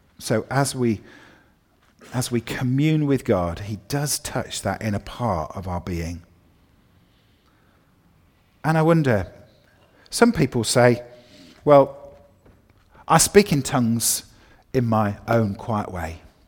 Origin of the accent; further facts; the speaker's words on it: United Kingdom; Now, it might be that, you know, we're British and we're all very prim and proper.